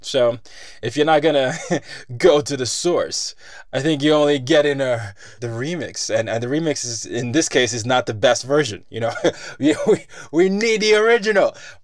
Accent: Nigeria; But that knowledge of me being more Nigerian here than anywhere else has sort of fueled me in terms of me understanding the responsibility I have here to help people.

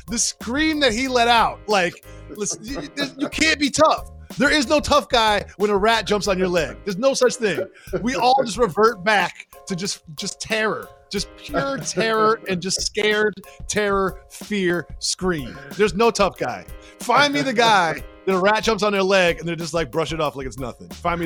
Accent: New York, United States; I'm such a New Yorker that I didn't even notice the trash

